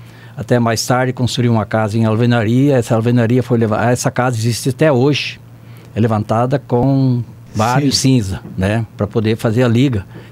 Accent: Novo Sarandi, Paraná, Brazil; Eu sou paranaense, nascido nessa linha.

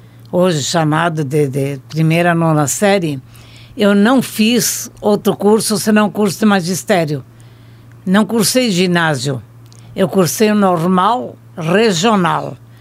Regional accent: Itapiranga, Santa Catarina, Brazil; born there; Eu nasci em Itapiranga, Santa Catarina, em 1942. … já falecidos.

